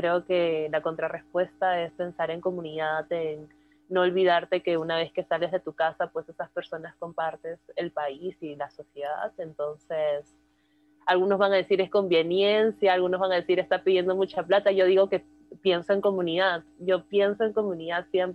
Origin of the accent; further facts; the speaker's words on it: Peru; hemos sido criadas en eso, ¿no? Como peruanas, cuando no tu tía ha hecho una pollada y tú le has colaborado, ¿no?